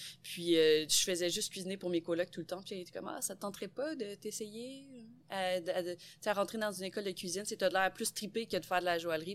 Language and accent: French; Granby, Quebec, Canada; Je viens de Grimby